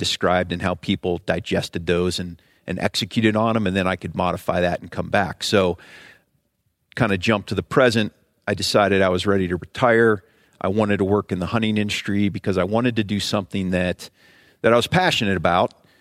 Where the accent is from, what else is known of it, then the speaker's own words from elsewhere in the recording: Ohio, United States; I came from, you know, I grew up in Ohio.